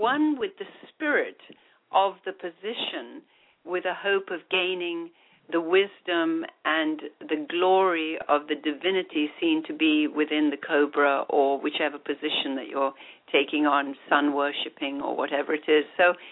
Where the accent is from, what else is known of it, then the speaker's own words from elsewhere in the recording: India; The things I saw growing up in India were where there were rat temples.